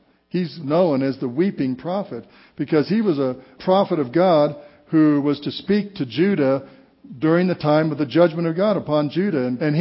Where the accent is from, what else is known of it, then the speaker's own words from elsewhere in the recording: Walsenburg, Colorado, United States; Kind of like my hometown of Walsenburg, Colorado. Walsenburg is in southern Colorado.